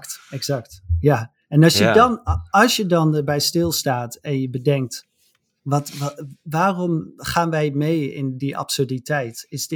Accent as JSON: {"language": "Dutch", "country": "Netherlands", "said": "Zeker als Nederlanders. We consumeren natuurlijk altijd meer dan we zouden moeten."}